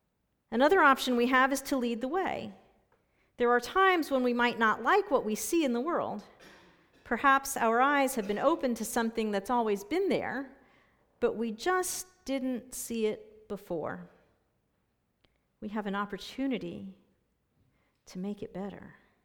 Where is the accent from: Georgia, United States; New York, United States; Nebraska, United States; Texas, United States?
New York, United States; I'm a New Yorker.